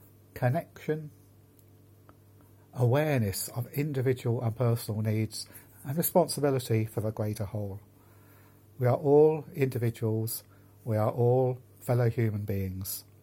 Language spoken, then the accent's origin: English; England, United Kingdom; also born or lived in Wales / Portugal; I'm English. I was born and bred in England. I've lived for many years in Wales. I've lived for quite a few years in Portugal. I'm English, I'm British, I'm European